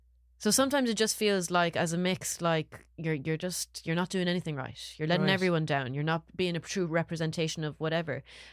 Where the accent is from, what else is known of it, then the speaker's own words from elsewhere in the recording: Saudi Arabia; I was born in Saudi Arabia. I grew up in Saudi Arabia.